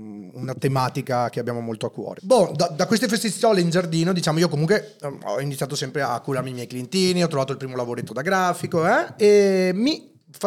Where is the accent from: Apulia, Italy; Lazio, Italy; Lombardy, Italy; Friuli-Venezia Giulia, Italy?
Apulia, Italy; Santa Maria di Leuca; Sono nato in Salento nel 1983.